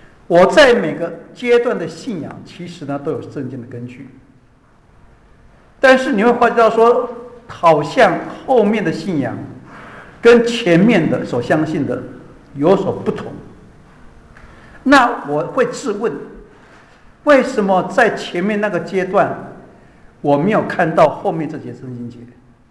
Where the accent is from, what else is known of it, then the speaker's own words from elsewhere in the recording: China; 就是我们中国人的智慧